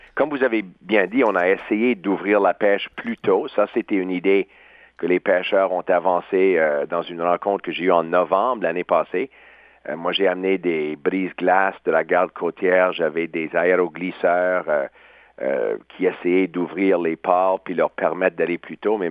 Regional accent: New Brunswick, Canada; Moi, je vois ça chez moi au Nouveau-Brunswick.

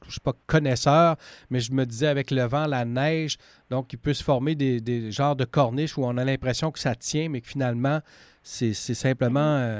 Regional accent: Quebec, Canada; Donc, chez nous, en Gaspésie

